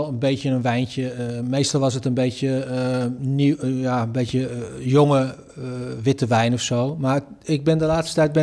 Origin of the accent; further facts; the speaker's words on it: Netherlands; Maar Italië was wel het land waar ik het meeste binding mee had naast Nederland. Toen kom ik uit Nederland.